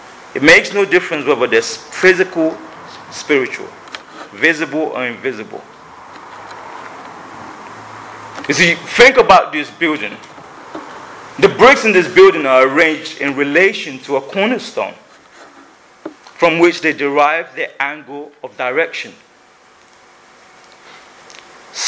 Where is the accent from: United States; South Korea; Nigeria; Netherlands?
Nigeria; I come from Nigeria where people are very aware and afraid of the spiritual, demonic powers.